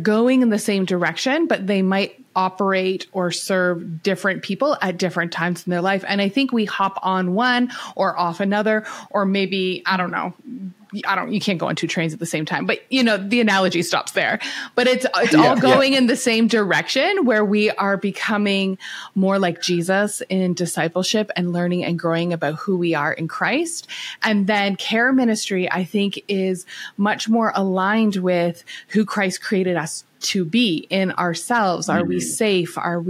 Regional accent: Canada; accent: Canadian; you might hear my accent. I am Canadian.

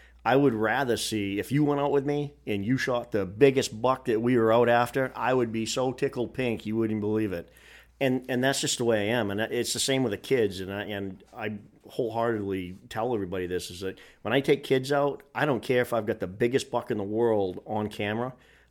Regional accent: New England, United States; you know, we're from New England, so, you know, the buck craze was, hey, it's got to be 200 pounds

